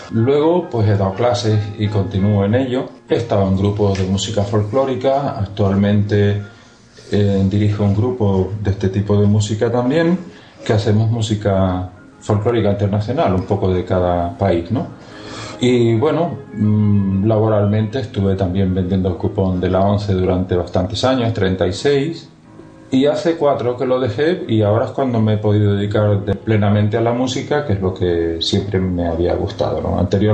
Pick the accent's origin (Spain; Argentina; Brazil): Spain; Las Palmas, Canary Islands; now in Barcelona, Spain; Yo nací en las Islas Canarias, aunque llevo viviendo en Barcelona hace 14 años. Estudié en diferentes lugares, en Sevilla y Madrid. Estudié, pues, guitarra, que luego finalicé los estudios en el Conservatorio de Las Palmas, donde soy natural.